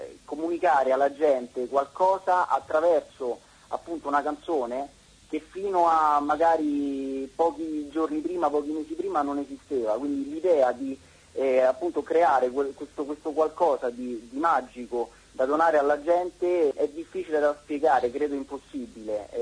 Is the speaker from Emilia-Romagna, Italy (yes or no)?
no; Rome, Lazio, Italy; born there; now in Ladispoli, Italy; io ho 23 anni e sono nato a Roma, abito alla Dispoli da un po' di tempo